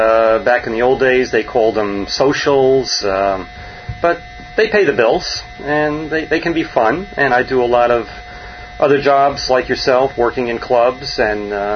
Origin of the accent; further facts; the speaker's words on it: Nyack, New York, United States; Yes, my hometown.